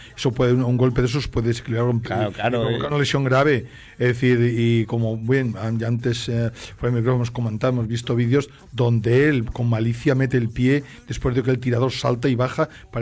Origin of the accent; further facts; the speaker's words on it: Spain; como sabía que somos españoles, que somos europeos.